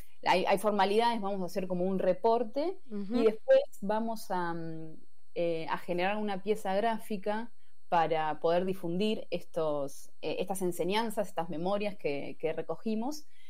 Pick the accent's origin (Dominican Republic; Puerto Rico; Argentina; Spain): Argentina; todas las participantes somos de Argentina, sí.